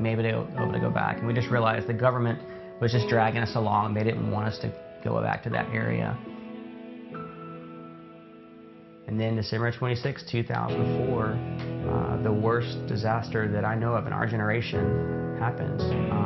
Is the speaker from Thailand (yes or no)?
yes; Thailand; also born or lived in India; We are both missionary kids. My wife grew up in Venezuela, and I grew up in Thailand and India, mostly Thailand.